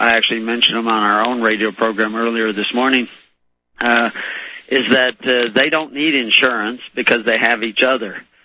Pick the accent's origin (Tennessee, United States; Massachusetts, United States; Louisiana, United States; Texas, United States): Texas, United States; I wrote an article about that once because I was raised in Texas